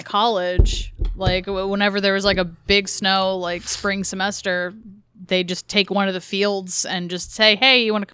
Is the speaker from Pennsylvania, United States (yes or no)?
yes; Oil City, Pennsylvania, United States; Back home where I grew up, I'm from Oil City, Pennsylvania, and the next town over pretty much is Franklin is the next biggest one.